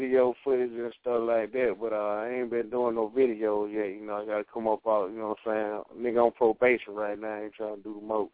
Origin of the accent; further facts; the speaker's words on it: Michigan, United States; now in Tuskegee, United States; Basically, man, I'm from Michigan, but I've been in Alabama a long time, representing Skigga to the full, the Tuskegee.